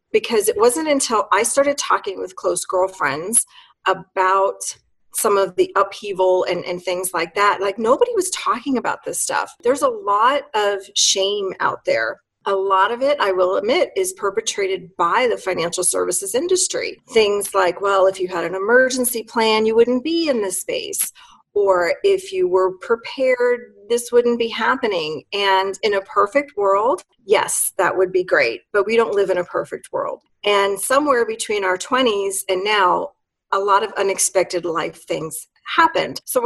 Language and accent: English; New York, United States; moved away as an adult; also born or lived in Midwest; now in Colorado, United States; So it was in 2014 when we had moved to Colorado. I'm originally from New York. And so we had moved to Colorado. We'd been living in the Midwest for many, many years.